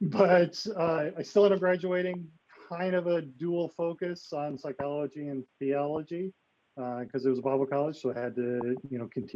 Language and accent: English; Michigan, United States; So I grew up in Michigan. And was originally going to be a minister for evangelical Christianity. Grew up Baptist, went Southern Baptist, for those that know about such things